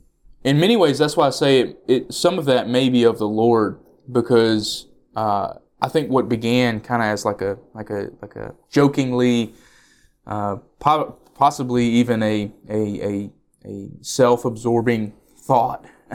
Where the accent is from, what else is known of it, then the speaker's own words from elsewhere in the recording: Hickory Grove, South Carolina, United States; I am from Hickory Grove, South Carolina.